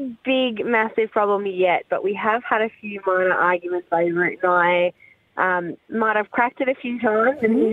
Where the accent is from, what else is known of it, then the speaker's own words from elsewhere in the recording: Australia; So he's American and I'm Australian, and for us to be together, one of us obviously has to move